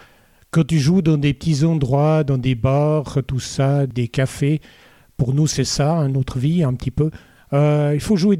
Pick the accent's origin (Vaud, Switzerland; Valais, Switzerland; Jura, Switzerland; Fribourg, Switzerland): Vaud, Switzerland; accent: Vaud; Avec mon accent en anglais, pire encore que mon accent vaudois.